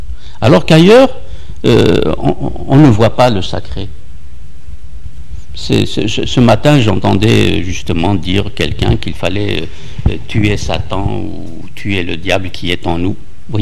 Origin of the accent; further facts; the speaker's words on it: Algeria; moved away; j'ai grandi dans l'Algérie coloniale et que j'ai l'expérience depuis mon adolescence au collège et au lycée en Algérie même de l'exclusion.